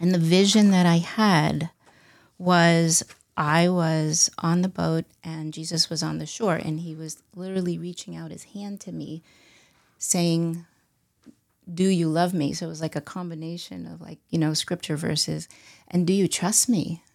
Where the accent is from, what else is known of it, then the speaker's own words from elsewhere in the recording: New York, United States; So I studied clinical psychology and philosophy in undergrad in New York. I'm from New York.